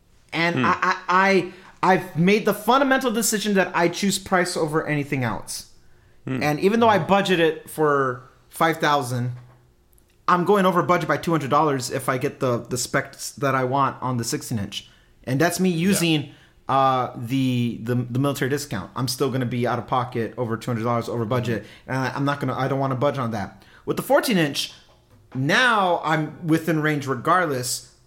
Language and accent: English; California, United States; I'm a Californian. I'm a chill dude.